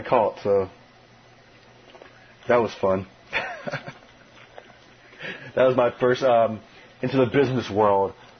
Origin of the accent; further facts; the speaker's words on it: New Orleans, Louisiana, United States; well, I'm from New Orleans, and we have these rats.